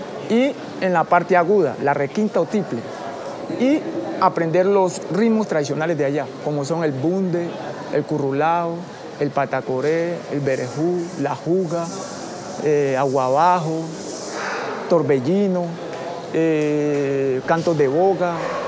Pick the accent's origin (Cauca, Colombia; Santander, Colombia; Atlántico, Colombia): Cauca, Colombia; Guapi; yo nací en Guapi, Cauca, ¿sí? Desde niño me apasioné por lo de la artesanía